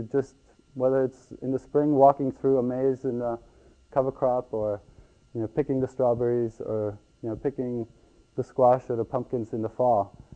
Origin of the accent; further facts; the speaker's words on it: Ecuador; now in California, United States; I grew up in Ecuador, and that's probably where I got inspired by the farming culture that exists there. And when I moved to California